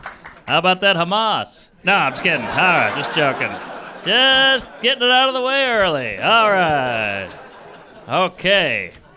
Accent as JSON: {"language": "English", "town": "New Orleans", "region": "Louisiana", "country": "United States", "tie": "born or raised there", "said": "Well, I grew up in New Orleans. I had a weird childhood. Grew up in a black neighborhood with a, in a dilapidated mansion that had a transvestite drag queen nanny."}